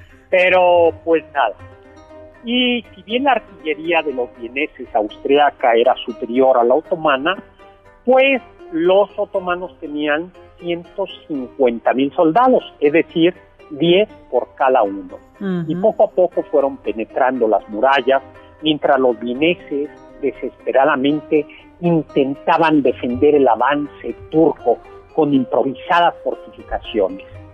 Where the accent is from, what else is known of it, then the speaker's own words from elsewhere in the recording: Mexico; Pero como los mexicanos no nos burlamos de nadie.